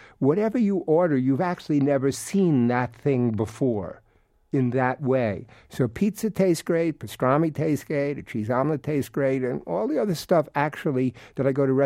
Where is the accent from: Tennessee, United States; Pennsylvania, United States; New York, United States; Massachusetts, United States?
New York, United States; Queens; I was a kid from Queens.